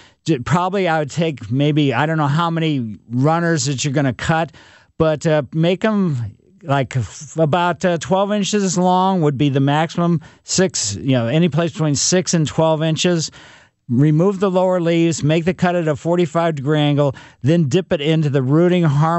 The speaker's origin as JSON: {"language": "English", "town": "Ellisville", "region": "Missouri", "country": "United States", "tie": "born or raised there", "said": "So, yeah, I mean, growing up in Ellisville, there was Fitzer's."}